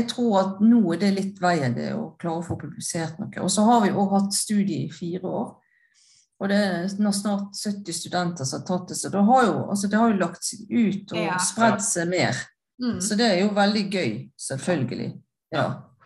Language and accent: Norwegian; United States; now in Norway; Jeg begynte jo min karriere på et sånt sykehjem i Oslo, jeg kom fra USA